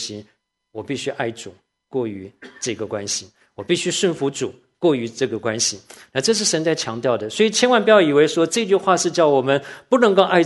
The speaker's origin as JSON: {"language": "Chinese", "country": "Taiwan", "tie": "born or raised there", "said": "我小的时候在台湾的时候"}